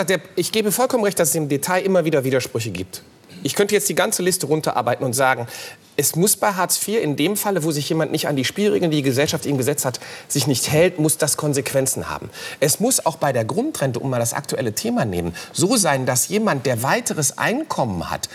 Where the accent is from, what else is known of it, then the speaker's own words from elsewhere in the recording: Krefeld, North Rhine-Westphalia, Germany; Ich komme aus Krefeld, genau aus Uerdingen, direkt am Rhein.